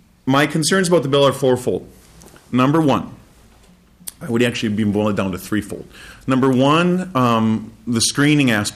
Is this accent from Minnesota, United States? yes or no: yes; Minnesota, United States; I grew up in Minnesota and am very proud of the training I received here.